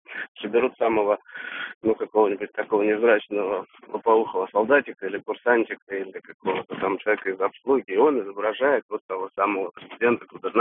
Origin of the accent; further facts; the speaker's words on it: Saint Petersburg, Russia; Я из Питера.